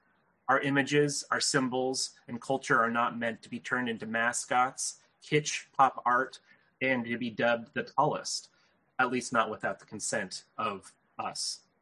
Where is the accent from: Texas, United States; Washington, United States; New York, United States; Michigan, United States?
Washington, United States; Tacoma; I've been born and raised in Tacoma and the surrounding area